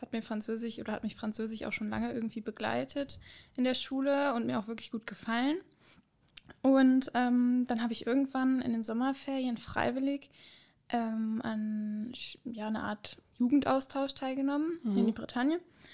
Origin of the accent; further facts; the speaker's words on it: North Rhine-Westphalia, Germany; Ich bin praktisch im Saarland als Wahl für den Studienort gekommen. Ich komme eigentlich aus der Nähe von Aachen.